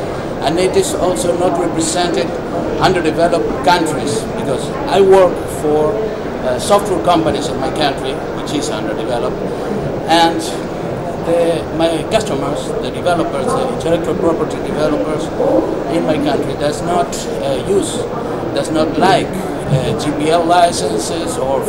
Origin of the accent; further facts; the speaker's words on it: Argentina; first language Spanish; English is a second language; my mother tongue is not English. I come from Argentina and I speak Spanish.